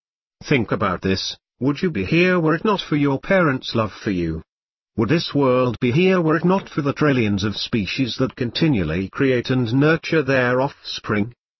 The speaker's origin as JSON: {"language": "English", "town": "Vitebsk", "region": "Vitebsk Region", "country": "Belarus", "tie": "born or raised there", "said": "I was born in Belarus, in the same place where horrible atrocities were perpetrated by the Nazis against Jews. Particularly in Vitebsk, the city of my childhood, there was a ghetto and an extermination camp"}